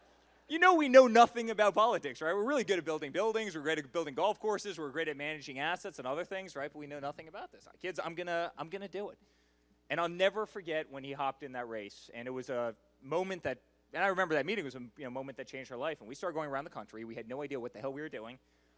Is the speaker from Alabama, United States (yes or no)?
no; New York, United States; Now, guys, I'm from New York, which I'm embarrassed to say now because New York is no longer what it was. Right now, I'm from Florida.